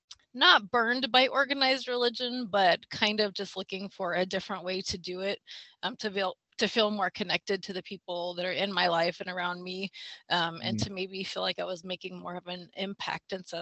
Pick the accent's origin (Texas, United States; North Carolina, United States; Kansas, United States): Kansas, United States; Dodge City; moved away; I am actually a Southwest Kansas farm girl. My hometown is Dodge City. Lived there until about 15 years ago when I came up here.